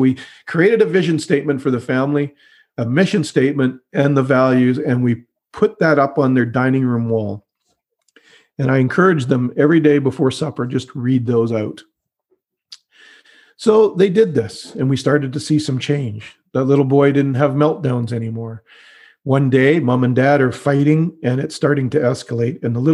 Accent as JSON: {"language": "English", "country": "Canada", "said": "I'm Canadian, so I say roof"}